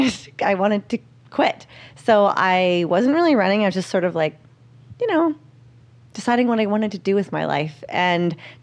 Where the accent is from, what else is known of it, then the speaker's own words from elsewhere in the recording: Surrey, British Columbia, Canada; Yeah, I grew up in Surrey, a suburb of Vancouver, about 40 minutes outside the city.